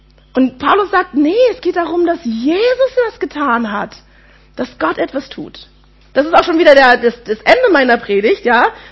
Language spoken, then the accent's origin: German; Berlin, Germany; accent: Berlin; die Berliner Schnauze in mir liebt den Spruch nach wie vor.